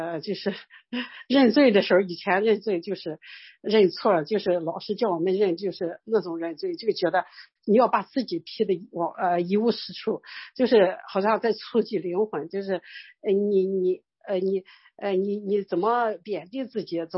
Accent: China; now in Europe; 家真的是老我长大的地方，就是是每次回去很多的计划，很多的就是我回去一趟也不容易，从欧洲飞到中国

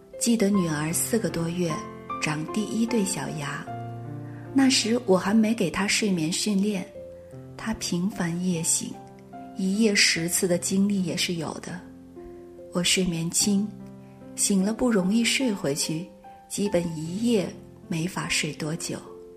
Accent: Beijing, China; 丈夫是福州人，我是北京人。

